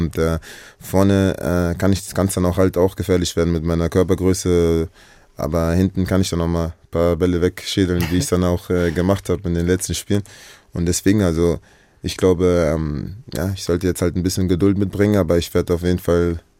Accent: Düsseldorf, North Rhine-Westphalia, Germany; Ich bin da aufgewachsen, bin auch Düsseldorfer, bin dort geboren.

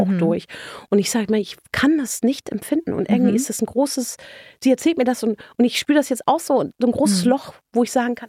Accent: Brandenburg, Germany; wenn ich sage, ich komme aus der Uckermark, werde ich immer gefragt, wie gehe ich denn mit den Dörflern? Und ich sage, ich bin auch ein Dörfler.

